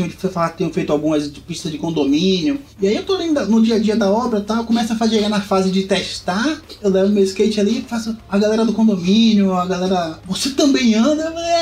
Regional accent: Camaçari, Bahia, Brazil; eu sou de Camaçari, né? Uma cidade próxima a Salvador, região metropolitana, mas é outra cidade, tecnicamente.

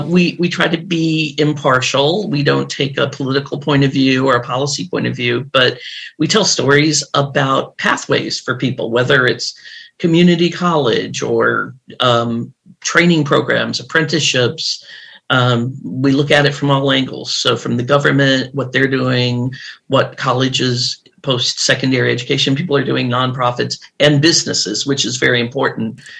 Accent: Illinois, United States; I love the Midwest. I grew up outside of Chicago. I'm proud child of two Arkansans who were farmers.

